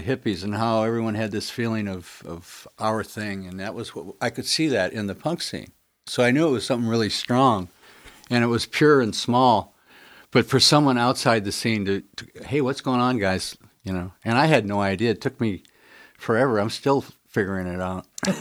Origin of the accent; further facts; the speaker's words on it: Santa Ana, California, United States; So did I. I grew up in the South Santa Ana by Memorial Park.